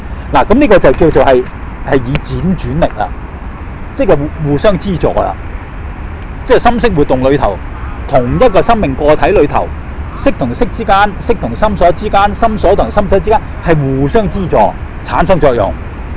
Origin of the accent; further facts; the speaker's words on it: Hong Kong; 唔單止係我哋香港人喎